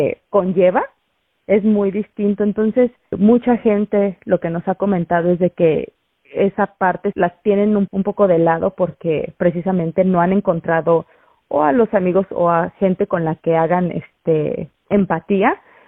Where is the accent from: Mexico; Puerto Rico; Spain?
Mexico; now in Australia; nosotros como mexicanos tenemos. Y porque hay veces que sí lo celebramos, pero generalmente es con nuestra pareja, ¿no? Y ya cuando nos vemos, por ejemplo, aquí como migrantes en Australia